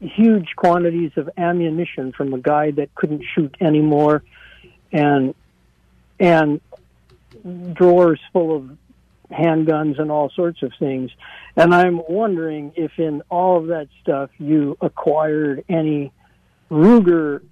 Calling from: Riverside, California, United States; I'm calling from Riverside, and I was listening on KTIE Friday night.

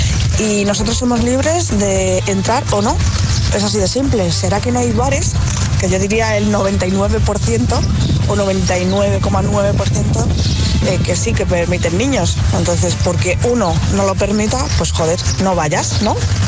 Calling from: Alcalá de Henares, Community of Madrid, Spain; de Alcalá de Henares.

